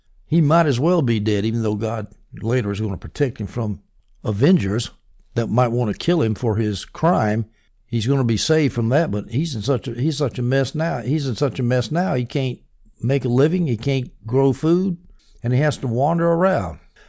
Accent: South Carolina, United States; there was a little country church that was pre-antebellum that was near my home where I grew up in South Carolina

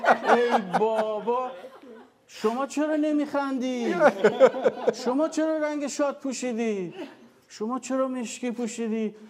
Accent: Iran; از ایران کوبیدم اومدم اینجا

